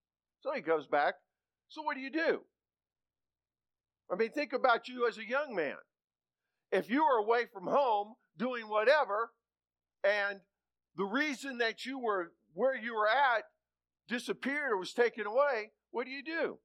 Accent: Kansas, United States; Growing up in Kansas, man, we like walking out there in that wheat field.

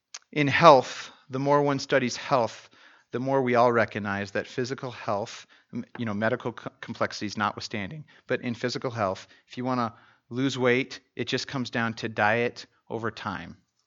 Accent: Greeley, Colorado, United States; I'm from Greeley, so we are in partnership with Redemption Church of Greeley

